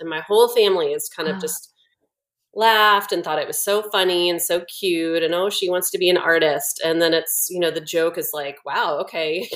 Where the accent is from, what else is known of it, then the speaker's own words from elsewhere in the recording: North Carolina, United States; now in Nashville, United States; I am originally from North Carolina, went to college there and then moved, had a short kind of brief move to Florida where I met my husband. And then we've been in Nashville about 12 years now